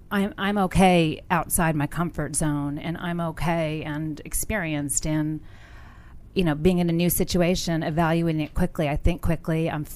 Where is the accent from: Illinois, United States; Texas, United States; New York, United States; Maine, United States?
New York, United States; Poughkeepsie; I'm from Poughkeepsie, New York.